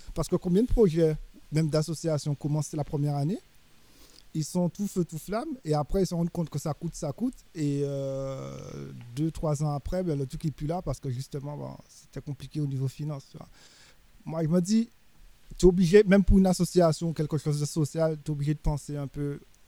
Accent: France; Nous, on est des Français en France, nous.

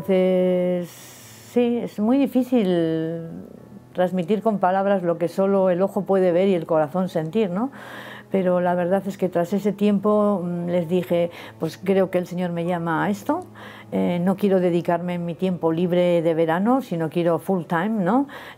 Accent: Madrid, Community of Madrid, Spain; also born or lived in Burgos / Galicia / Philippines; La gente cree que soy gallega, pero soy madrileña. Y nada, he vuelto a Madrid, a mis orígenes. Vivo aquí desde que vine a España, me volví de Filipinas, 1999.

